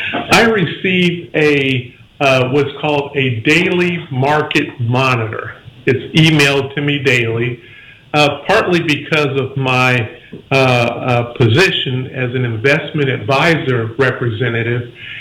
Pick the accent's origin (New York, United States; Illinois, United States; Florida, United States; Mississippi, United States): Florida, United States; Pensacola; I'm from the Pensacola, Florida area.